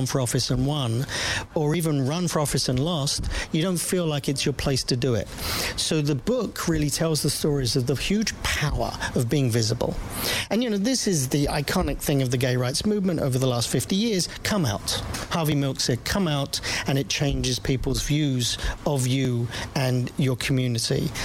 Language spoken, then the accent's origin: English; London, United Kingdom; I grew up in South London around about the time of the Bermondsey by-election when I was 17.